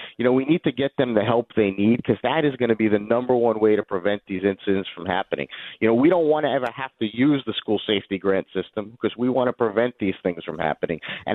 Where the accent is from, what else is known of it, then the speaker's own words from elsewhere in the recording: New York, United States; also born or lived in Florida; I'm from New York and also from Florida, back and forth.